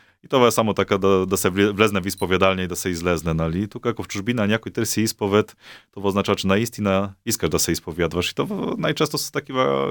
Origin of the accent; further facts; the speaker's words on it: Poland; Bulgarian is a second language; съм поляк, а трябва да се изповядвам на български.